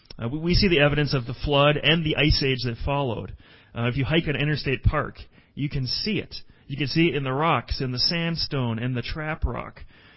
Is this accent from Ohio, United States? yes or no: no; Chaska, Minnesota, United States; also born or lived in Shakopee; I remember when I was growing up in Chaska and Shakopee in that area, the Minnesota River, they had a sign there that said, this is how high the water reached.